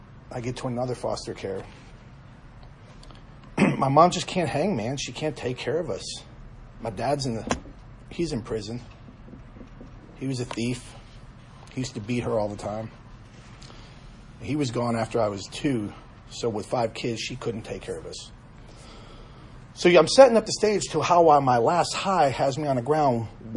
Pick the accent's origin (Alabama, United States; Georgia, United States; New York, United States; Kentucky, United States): New York, United States; New York City; Growing up in New York City, fighting everyone, fighting everything.